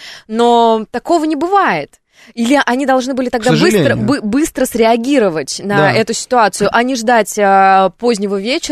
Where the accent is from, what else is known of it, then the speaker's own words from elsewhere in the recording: Tatarstan, Russia; Ну, я сама из Татарстана.